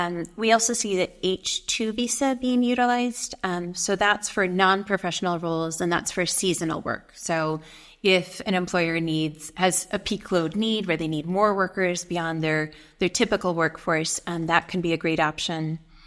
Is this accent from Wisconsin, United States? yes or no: no; Denison, Iowa, United States; I grew up in Denison, Iowa. I went to Iowa State for undergrad.